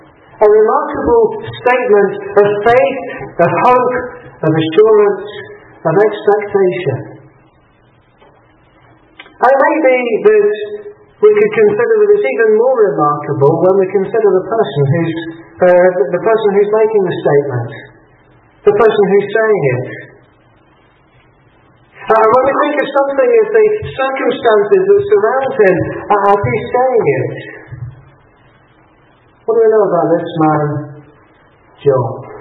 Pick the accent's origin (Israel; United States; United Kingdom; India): United Kingdom; England; Well, I'm English, so I call him Job. I lapse into English rather than Scottish